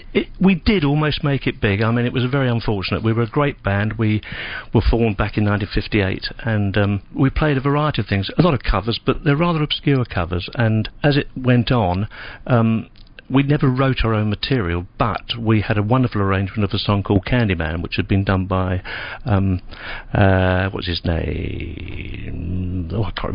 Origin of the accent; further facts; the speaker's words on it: Cheam, London, United Kingdom; now in Barnham, United Kingdom; I was from Cheam, Yule in Surrey.